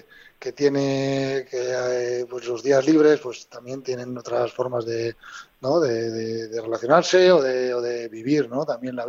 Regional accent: Pamplona, Navarre, Spain; somos de la Chantrea, nos hemos visto jugar

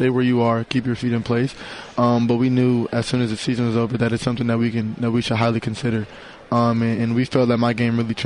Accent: Midwest, United States; But, I'm from the Midwest, and I always feel like I was able to be a kid who I feel like Cali was home.

